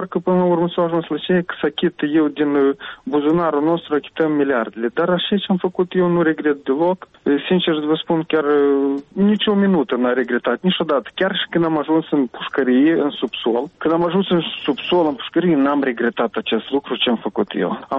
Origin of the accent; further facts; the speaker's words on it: Moldova; Și un război este pus anume pentru a dispărea noi ca neam, ca moldoveni.